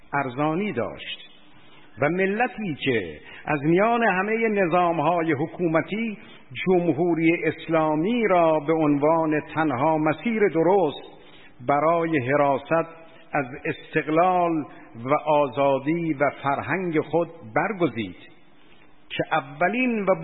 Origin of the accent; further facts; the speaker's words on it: Iran; ما ایرانی هستیم و مسلمان و دوستدار اهل بیت.